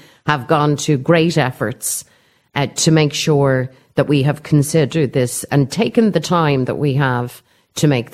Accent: Ireland; for us as Irish Republicans, for people who are committed to Irish reunification

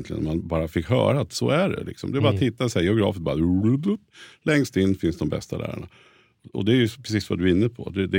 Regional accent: Nyköping, Södermanland, Sweden; jag är från Nyköping från början och vi flyttade upp när dottern började högstadiet.

